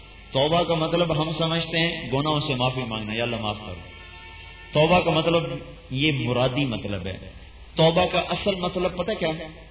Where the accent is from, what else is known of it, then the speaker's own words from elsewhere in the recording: Khanewal, Punjab, Pakistan; میرا ضلع خانے والا ہے، وہاں میرا گاؤں ہے،